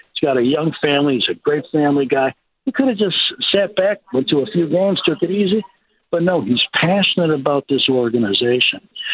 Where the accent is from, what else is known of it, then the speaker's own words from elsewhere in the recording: Chicago, Illinois, United States; moved away; I'd left and I went to L.A., you know, the hated rival, but I'm from Chicago, so I didn't grow up with, you know, a diehard Giant fan, a diehard Dodger fan. I grew up a diehard Cub fan, actually.